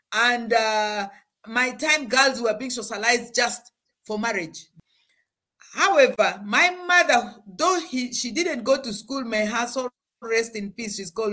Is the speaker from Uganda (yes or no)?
yes; Arua, Northern Region, Uganda; I actually live more in northern Uganda. I was born in West Nile, which borders southern Sudan and eastern Democratic Republic of Congo, in Arua. I grew up in the village. And a typical village at my time, I was born in 1961.